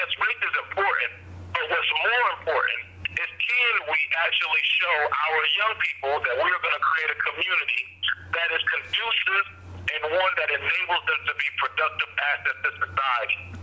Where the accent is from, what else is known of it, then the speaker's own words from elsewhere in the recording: Atlanta, Georgia, United States; I grew up in Atlanta, where, you know, similar to New York, while we may have, I think we may have more